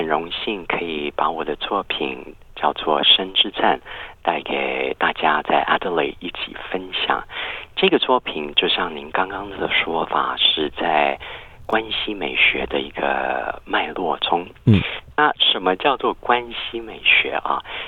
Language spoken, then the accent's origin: Chinese; Taichung, Taiwan; 在60年代的时候，我是在台湾成长的。那时候我妈妈我爸爸我们是住在台中